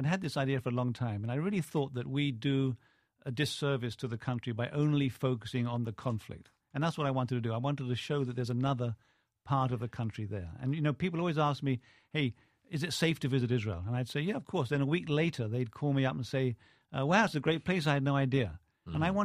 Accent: England, United Kingdom; except being English, I can't actually meet people unless I'm introduced to them first.

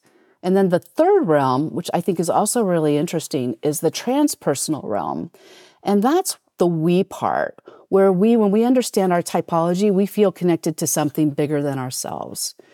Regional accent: United States; And of course, being an American, I judged them as terrible parents.

